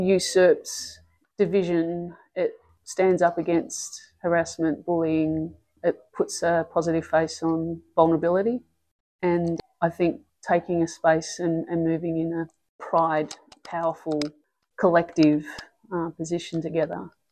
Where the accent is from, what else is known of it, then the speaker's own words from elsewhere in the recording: Footscray, Victoria, Australia; I grew up in Footscray, so in the 80s